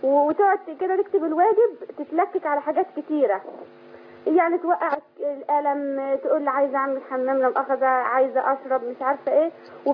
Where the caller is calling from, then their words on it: Cairo, Cairo Governorate, Egypt; من القاهرة.